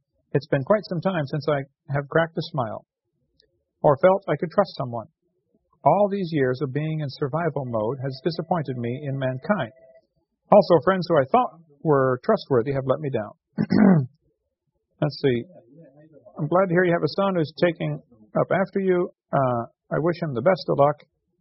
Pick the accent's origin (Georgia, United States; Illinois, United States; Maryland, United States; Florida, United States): Illinois, United States; also born or lived in Michigan; After living up in Michigan, going to school for a couple of years, and growing up in Illinois, I really like the rain.